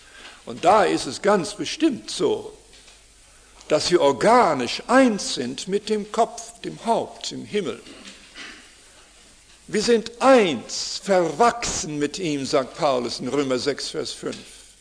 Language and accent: German; Canada; Bei uns in Kanada konnte man früher, heute wird schon mit anderem Material mal gebaut, aber Holzhäuser konnten ohne weiteres vom Fundament weggenommen werden